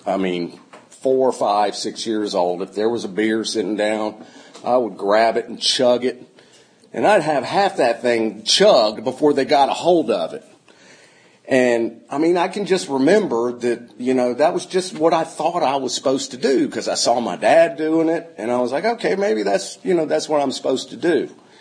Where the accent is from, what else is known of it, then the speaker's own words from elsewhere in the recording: New Jersey, United States; born there; I was born in New Jersey.